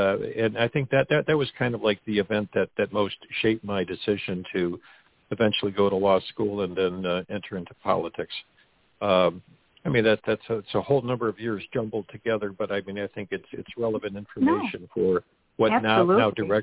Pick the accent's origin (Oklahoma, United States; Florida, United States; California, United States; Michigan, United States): Michigan, United States; Detroit; born there; Okay, well, I was born in Detroit, Michigan in 1947.